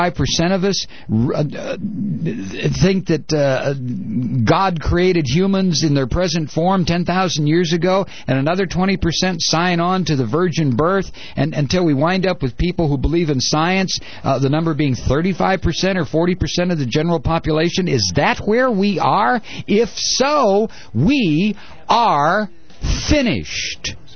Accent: United States; all right, I'm an American.

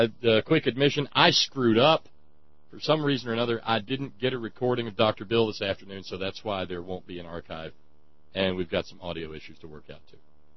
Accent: Australia; accent: Aussie; And I won't subject you to my Aussie accent version of the same thing.

